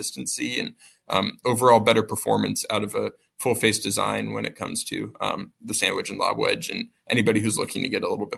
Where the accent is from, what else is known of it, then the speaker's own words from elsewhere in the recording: Washington, United States; I grew up in Washington, so a lot of wet conditions and a lot of digging back in my